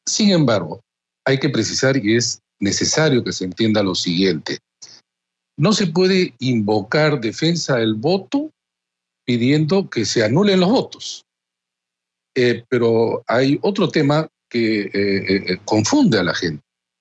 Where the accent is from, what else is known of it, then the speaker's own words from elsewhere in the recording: Peru; Yo espero, como muchos peruanos, que sí sea.